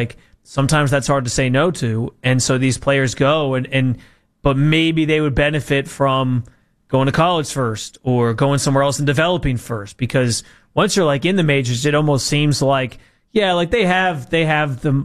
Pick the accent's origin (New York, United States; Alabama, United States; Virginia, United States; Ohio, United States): New York, United States; Rochester; Yeah, I know my high school, which I'm from Rochester, New York.